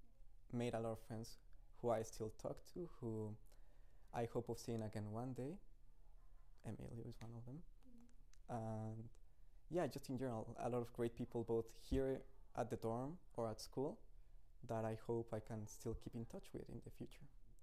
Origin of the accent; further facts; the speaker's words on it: Mexico; English is a second language; now in Canada; I'm from Mexico and I'm studying grade 12.